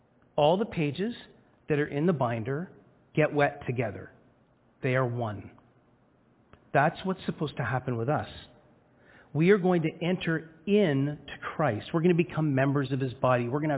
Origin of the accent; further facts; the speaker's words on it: Scarborough, Yorkshire and the Humber, United Kingdom; I joke about coming from Wales. You know that I come from Scarborough. At best in Wales, I'm a tourist.